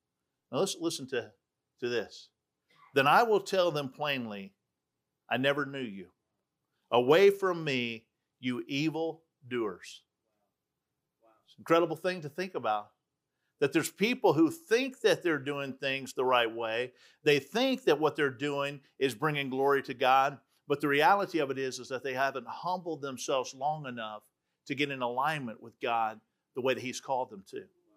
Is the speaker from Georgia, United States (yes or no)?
yes; Alpharetta, Georgia, United States; And since we're from Alpharetta, I guess half suburban hillbilly.